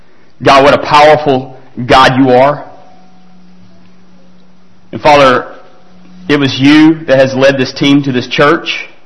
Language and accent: English; Kentucky, United States; now in Fort Worth, United States; I'm from Kentucky, and I'm going to school in Fort Worth.